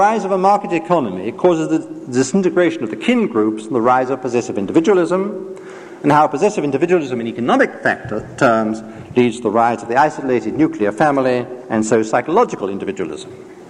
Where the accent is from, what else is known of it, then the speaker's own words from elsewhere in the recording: England, United Kingdom; now in United States; I, as an Englishman, first came to America in 1942.